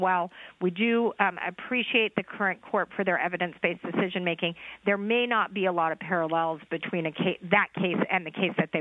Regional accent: Texas, United States; I'm a Texan. I'm from Texas.

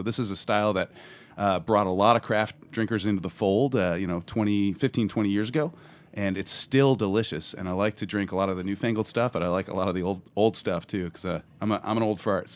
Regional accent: San Francisco, California, United States; I'm coming out from San Francisco.

